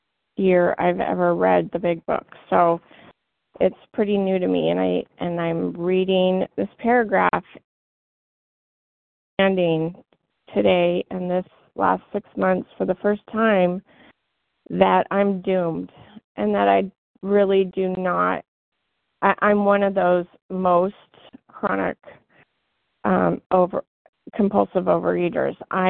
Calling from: Washington, United States; I'm from Washington State.

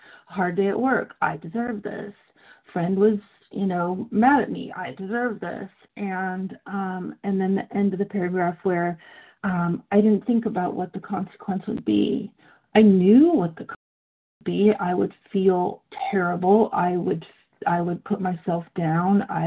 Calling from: Seattle, Washington, United States; I am in the Seattle area in Washington State.

